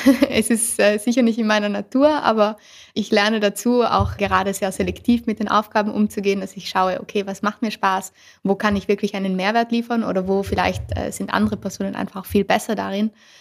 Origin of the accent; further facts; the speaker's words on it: Trentino-Alto Adige, Italy; Ich komme aus Südtirol und bin jetzt wieder hier in Südtirol daheim. Also ich war die letzten Jahre viel unterwegs, aber mittlerweile bin ich wieder voll hier.